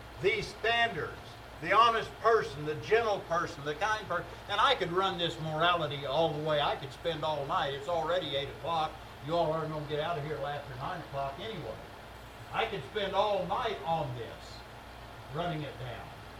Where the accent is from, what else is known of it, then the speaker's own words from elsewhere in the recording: Claremore, Oklahoma, United States; Little town I grew up in Oklahoma, a little town called Claremore. Some of you heard of it. When I grew up there, the population was 2,500 people.